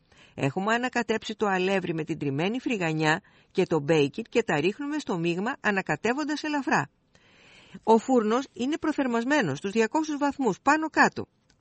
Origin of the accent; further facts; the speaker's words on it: Peloponnese, Greece; στην πατρίδα μου την Αρκαδία